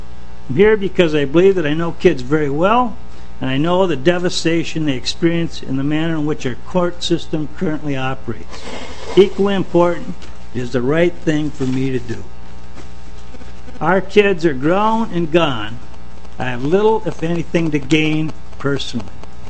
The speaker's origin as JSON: {"language": "English", "town": "Minnetonka", "region": "Minnesota", "country": "United States", "said": "from Minnetonka, Minnesota."}